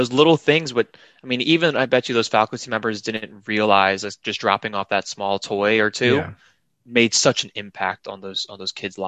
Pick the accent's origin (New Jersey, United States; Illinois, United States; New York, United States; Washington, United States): New Jersey, United States; I grew up in South Jersey.